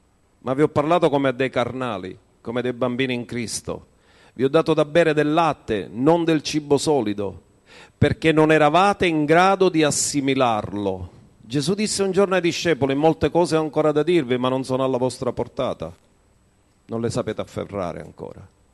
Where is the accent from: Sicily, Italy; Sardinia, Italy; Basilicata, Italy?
Sicily, Italy; Io non lo so, lo sapete voi, io sono siciliano. Siciliani siamo mezzi